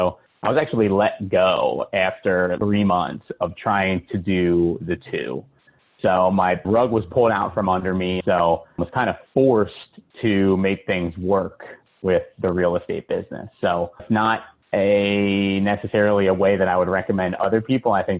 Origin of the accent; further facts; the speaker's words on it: Philadelphia, Pennsylvania, United States; now in Charlotte, United States; I'm originally from Philadelphia. That business is in the greater Philadelphia area.